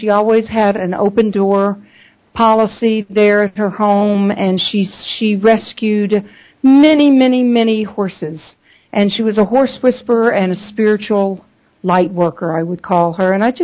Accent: the South, United States; I am from the South, so sometimes I say things a little funny.

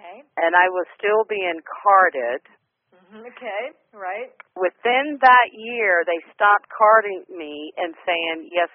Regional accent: Hawaii, United States; Interesting because, Janet, I'm from Hawaii.

